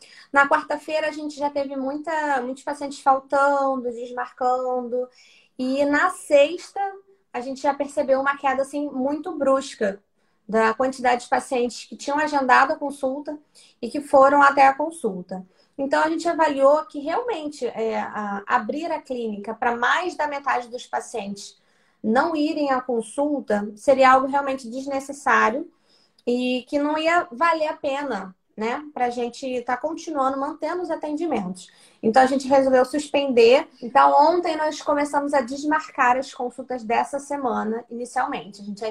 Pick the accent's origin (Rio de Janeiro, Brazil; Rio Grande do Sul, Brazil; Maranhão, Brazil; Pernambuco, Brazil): Rio de Janeiro, Brazil; Eu sou do Rio de Janeiro, do estado, da cidade do Rio de Janeiro, e nós ficamos no bairro da Zona Oeste.